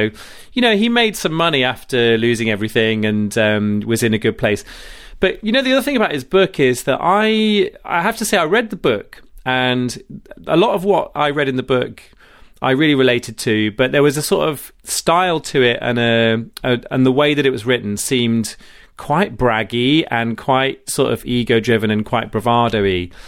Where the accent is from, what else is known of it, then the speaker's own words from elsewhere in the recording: Rugby, West Midlands, United Kingdom; And I'm from Rugby.